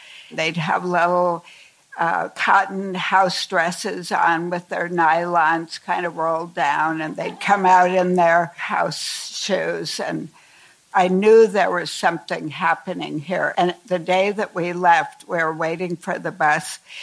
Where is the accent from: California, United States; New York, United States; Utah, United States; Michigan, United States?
California, United States; San Francisco; I'm a native San Franciscan for 3 generations. I grew up over on Pacific Avenue, but at about 8 or 9